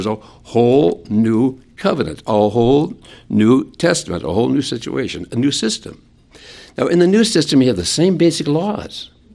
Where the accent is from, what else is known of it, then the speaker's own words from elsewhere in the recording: Minnesota, United States; now in Texas, United States; I grew up in Minnesota.